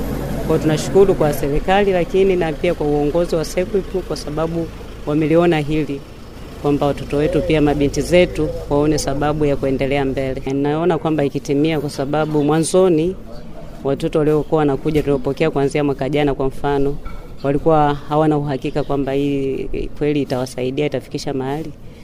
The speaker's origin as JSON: {"language": "Swahili", "region": "Mbeya", "country": "Tanzania", "said": "natokea mkoa wa Mbeya, kituo Kiwila Sekondari, wilaya ya Rungwe, Tukuyu."}